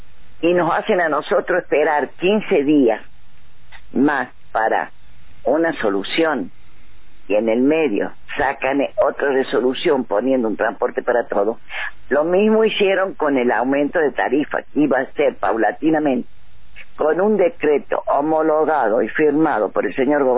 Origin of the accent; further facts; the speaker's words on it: San Luis, Argentina; somos gente de San Luis, nacimos en San Luis, vivimos en San Luis